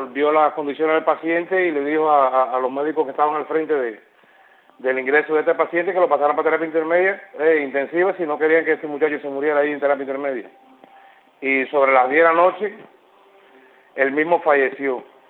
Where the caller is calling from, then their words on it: Holguín, Cuba; soy activista de la Unión Patriótica de Cuba acá en la ciudad de Holguín.